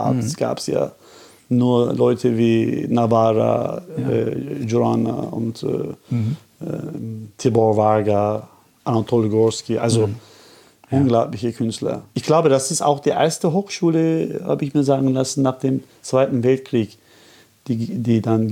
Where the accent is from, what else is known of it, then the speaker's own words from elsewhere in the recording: Istanbul, Turkey; Also in Istanbul, also wo ich herkomme